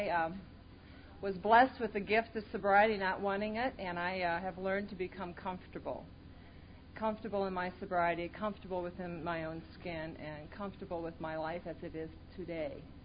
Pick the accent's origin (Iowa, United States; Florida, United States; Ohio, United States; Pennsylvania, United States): Iowa, United States; I grew up in Iowa, and that was my very first resentment from the moment I could realize where I was.